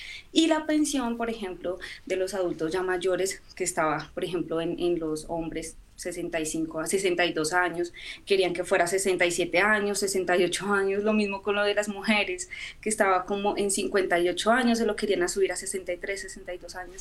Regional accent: Bogotá, Colombia; born there; hago parte de la bella Colombia, del bello país de Colombia, nací en Bogotá, la capital de Colombia, hablo del norte, vivo al norte de Bogotá, se puede decir que no con la capital como tal, pero sí en la sabana

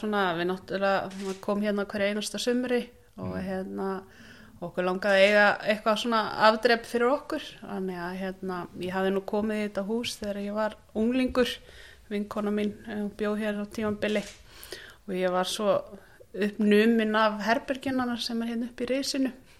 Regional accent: Kollsvík, Westfjords, Iceland; Já, ég fættu uppalins sem sagt hérna við þetta vera Patrísfjörð í Kollsvík og hérna og bjóð þar þannig til að ég þurfti að fara sækja mér framhaldsskólanum menntun í Reykjavík.

